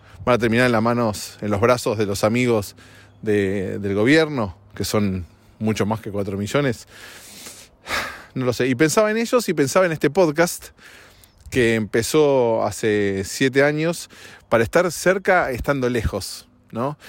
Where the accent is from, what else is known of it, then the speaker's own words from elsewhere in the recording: Argentina; now in United States; Pongo Argentina porque la vivo de cerca, porque tengo familia y es mi país de origen.